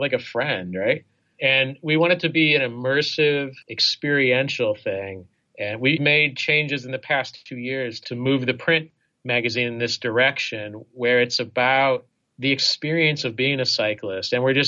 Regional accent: Indiana, United States; And so I grew up in Indiana, you know, eating.

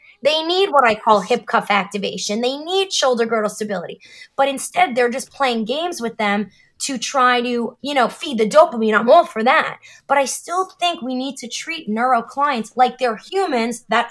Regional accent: New Jersey, United States; I sometimes get in trouble for my foul mouth, but I'm from New Jersey.

